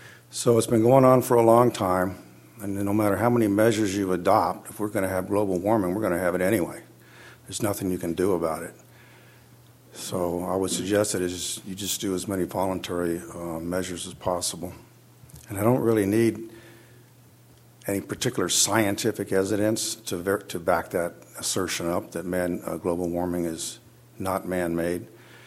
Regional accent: Paso Robles, California, United States; I'm from Paso Robles.

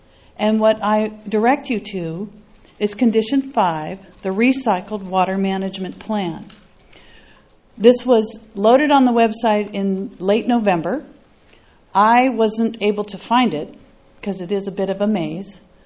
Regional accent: Los Osos, California, United States; from Los Osos

